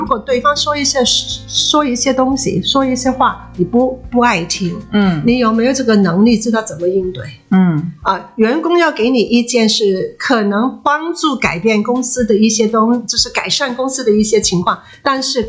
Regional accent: Hong Kong; now in Taiwan; 我是香港人，我现在在台湾居住了。

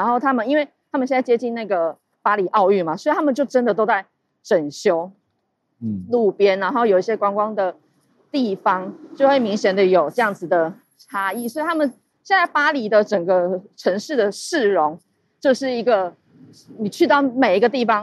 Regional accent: Taiwan; 我不是日本人，我是台湾人这样子。

